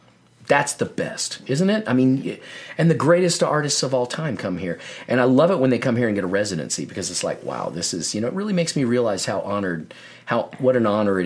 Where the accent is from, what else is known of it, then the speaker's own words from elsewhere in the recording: Dallas, Texas, United States; But then, you know, I grew up in Dallas and never lived anywhere but Dallas, Texas, my whole life.